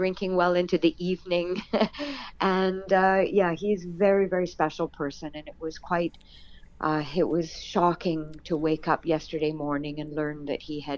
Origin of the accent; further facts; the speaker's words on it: Vancouver, British Columbia, Canada; And I said I was from Vancouver